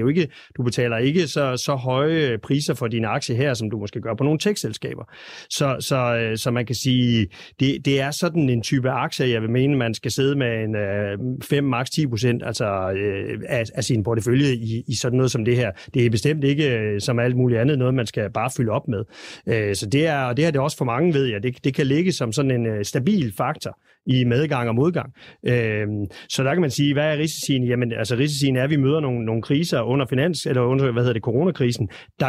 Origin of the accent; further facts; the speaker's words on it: West Jutland, Denmark; i øvrigt også en af mine første aktier, som vestjyde tilbage i 80-90'erne.